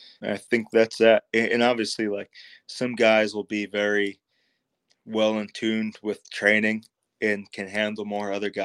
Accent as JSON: {"language": "English", "region": "Connecticut", "country": "United States", "tie": "born or raised there", "said": "Like I grew up in Connecticut, but I'm a very small town, very basic."}